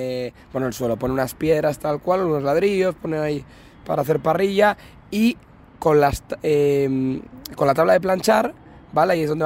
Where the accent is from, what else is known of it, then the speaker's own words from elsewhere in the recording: Asturias, Spain; yo, no, gallego no, asturiano